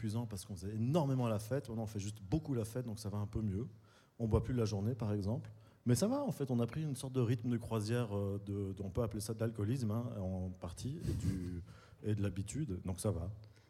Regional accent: Belgium; parce qu'en tant que Belge, c'est un gros festival qui a toujours l'étiquette alternative

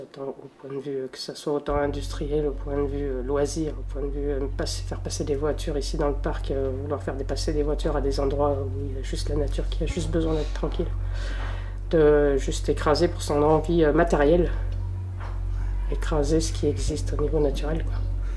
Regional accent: France; Chez nous en France

